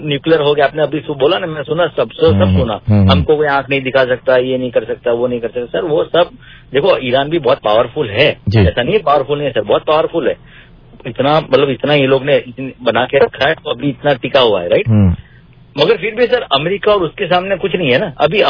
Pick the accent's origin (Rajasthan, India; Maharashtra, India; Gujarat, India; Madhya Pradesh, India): Gujarat, India; वैसे मैं sir India से हूँ और गुजरात से हूँ